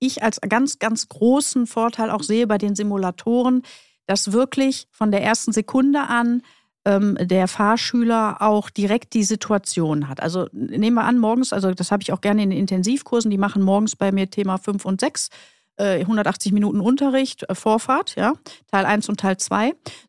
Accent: Krefeld, North Rhine-Westphalia, Germany; Also ich komme ja aus Raum Krefeld, ne? Wir haben da ein paar.

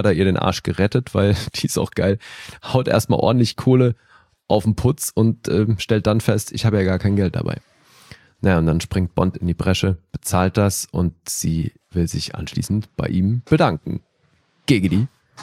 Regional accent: Bern, Switzerland; wir haben in meiner Heimat gedreht, literally. Ne? Also wir sind hier im Kanton Bern

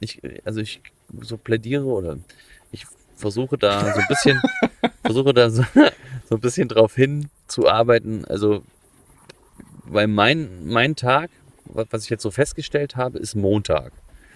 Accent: Iowa, United States; aus Iowa in den USA

